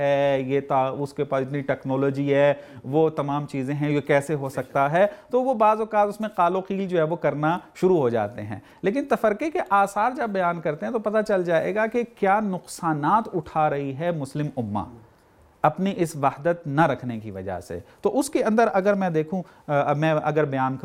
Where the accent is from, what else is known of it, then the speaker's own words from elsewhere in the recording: Pakistan; یہ تو بعض مثالیں اس لیے دے رہا ہوں کہ ہم پاکستانی ہیں، پاکستان کے حوالے سے بات کر رہے ہیں۔